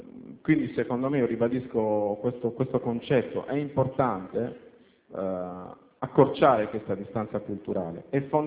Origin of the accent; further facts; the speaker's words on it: Sardinia, Italy; Vengo dalla Sardegna.